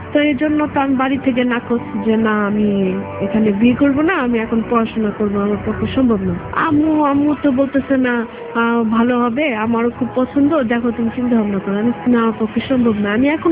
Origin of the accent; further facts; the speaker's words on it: Dhaka, Dhaka Division, Bangladesh; আমরা পুরান ঢাকার মানুষ